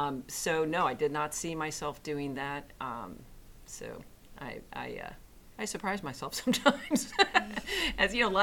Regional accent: St. Louis, Missouri, United States; also born or lived in Pittsburgh; now in Virginia, United States; I'm not originally from here. I guess I'm what you would call a come here. I grew up in St. Louis, Missouri, and was there and attended university in Missouri, in Columbia.

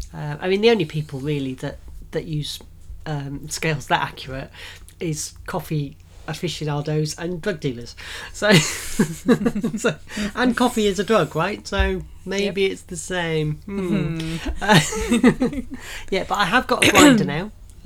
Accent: Yorkshire and the Humber, United Kingdom; I'm from Yorkshire.

